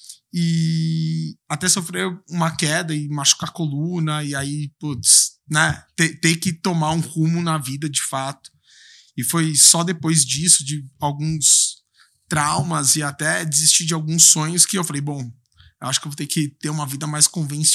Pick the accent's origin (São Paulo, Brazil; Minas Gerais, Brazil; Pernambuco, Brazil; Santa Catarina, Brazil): São Paulo, Brazil; Eu sou da Moca, né? Então era perto também da minha casa.